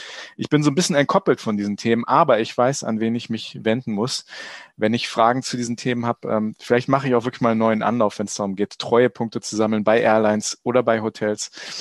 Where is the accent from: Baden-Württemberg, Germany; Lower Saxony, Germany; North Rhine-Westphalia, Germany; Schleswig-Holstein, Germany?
Lower Saxony, Germany; Burgwedel; Ich bin in Burgwedel groß geworden, also auch nicht so weit